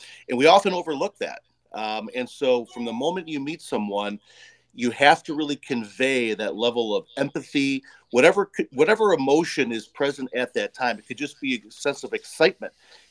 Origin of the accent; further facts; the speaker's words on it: Berwyn, Illinois, United States; I grew up in Berwyn, western suburb of Chicago